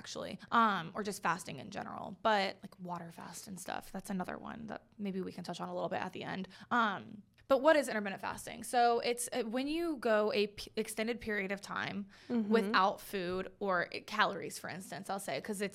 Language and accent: English; the South, United States; We're from the, well, I'm from the South.